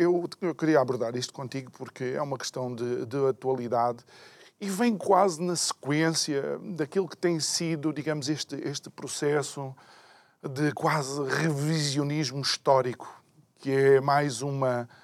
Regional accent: Angola; born there; O meu pai é malangina, angolano, eu nasci em Angola e a minha avó materna é timorense.

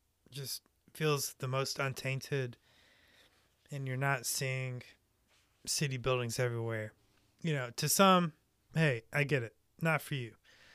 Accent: Albemarle, North Carolina, United States; I figured, why not do my hometown, which is Albemarle, North Carolina.

